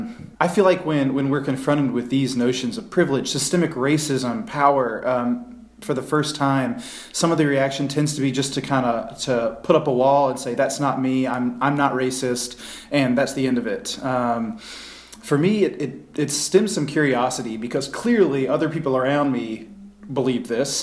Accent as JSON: {"language": "English", "region": "South Carolina", "country": "United States", "said": "including probably a lot in my home state of South Carolina."}